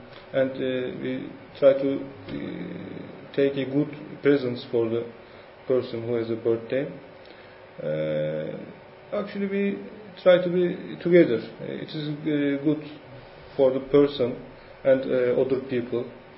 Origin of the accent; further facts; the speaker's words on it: Istanbul, Turkey; English is a second language; I'm from Turkey. I am living in Istanbul.